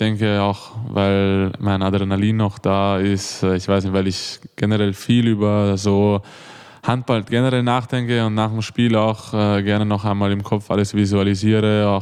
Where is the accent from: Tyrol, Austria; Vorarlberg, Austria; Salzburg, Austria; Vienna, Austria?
Vienna, Austria; accent: Viennese; Deswegen freut es mich, wenn ich jetzt wieder ein bisschen meinen Wiener Dialekt habe, weil ich jetzt vom Urlaub gekommen bin.